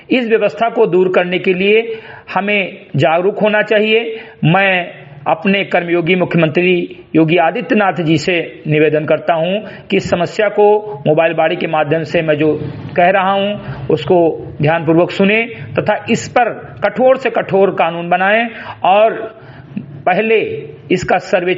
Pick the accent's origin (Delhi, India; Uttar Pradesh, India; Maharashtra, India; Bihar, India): Uttar Pradesh, India; Samrigarhi; ग्राम सभा समरीगढ़ी विकासखंड मेनपुरा जनपद बहराइच का मूल निवासी हूं